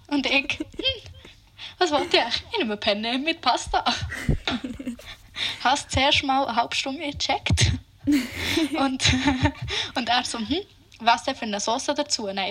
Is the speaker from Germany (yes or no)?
no; Bern, Switzerland; Und ich komme aus Bern. Aus der schönen Stadt Bern, die viel schöner ist als Basel und viel einen cooleren Dialekt hat als Basel.